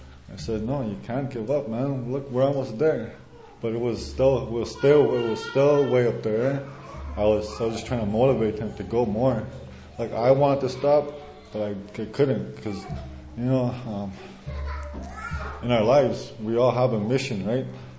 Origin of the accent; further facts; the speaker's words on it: Big Trout Lake, Ontario, Canada; I'm from Big Trout Lake, Northern Ontario.